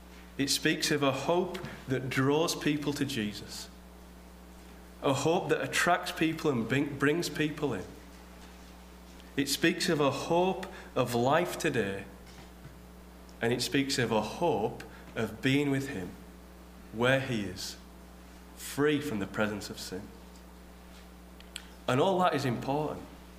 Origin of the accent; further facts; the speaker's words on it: England, United Kingdom; So as you might be able to tell, I'm from England.